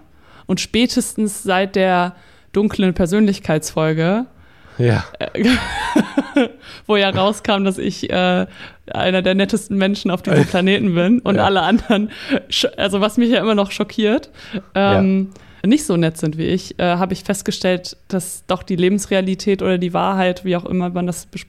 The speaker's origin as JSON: {"language": "German", "region": "Northern Germany", "country": "Germany", "said": "Ist ja gar nicht meins als Norddeutsche."}